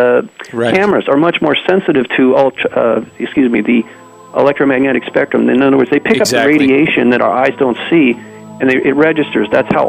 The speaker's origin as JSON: {"language": "English", "country": "United States", "tie": "born or raised there", "said": "I'm a normal human American. I was born and raised in America, and I never read any of this stuff."}